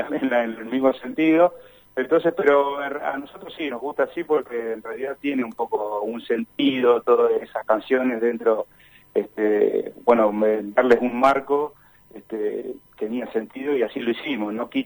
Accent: Neuquén, Argentina; y somos acá de Neuquén

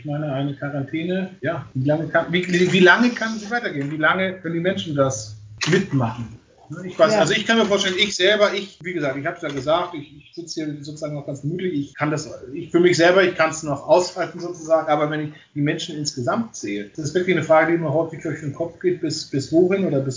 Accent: Northern Germany, Germany; Das ist man als Norddeutscher, ich komme aus Norddeutschland, ja auch gewohnt.

